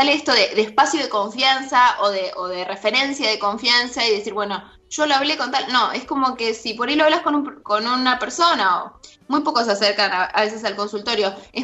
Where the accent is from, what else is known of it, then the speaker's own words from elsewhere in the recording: Argentina; cómo somos, la cultura argentina somos muy estigmatizantes en ese sentido.